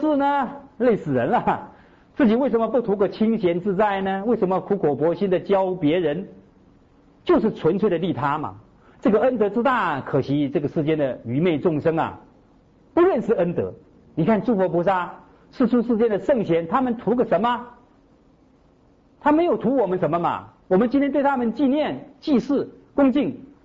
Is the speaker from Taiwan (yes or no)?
no; China; 我们是中国人啊，我们继承的就是大乘佛法跟儒家的文化